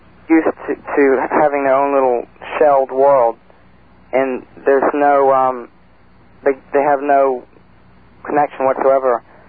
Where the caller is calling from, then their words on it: Hauppauge, New York, United States; I'm calling from Hopog.